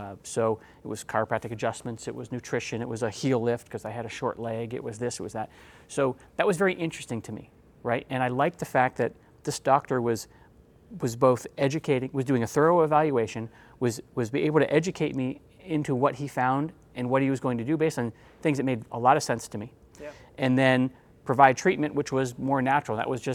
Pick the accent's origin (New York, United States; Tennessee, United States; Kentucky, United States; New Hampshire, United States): New York, United States; I grew up in New York, right? Not New York City, but north of New York.